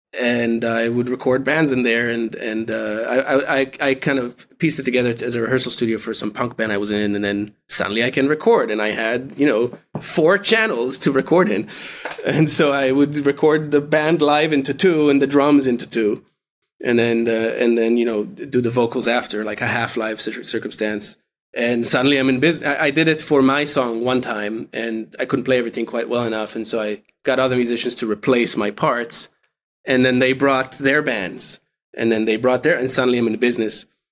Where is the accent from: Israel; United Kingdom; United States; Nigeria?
Israel; English is a second language; I was in Israel. I'm from Israel originally.